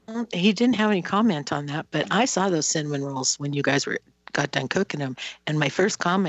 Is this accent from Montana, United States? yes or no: yes; Absarokee, Montana, United States; from Absarkey, Montana.